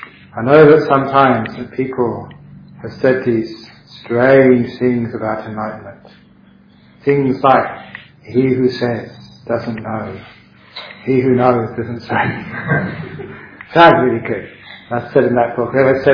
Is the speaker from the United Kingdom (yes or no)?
yes; London, United Kingdom; Obviously, growing up in London, you know, for mostly Christian culture, I was really also interested in this idea of like God.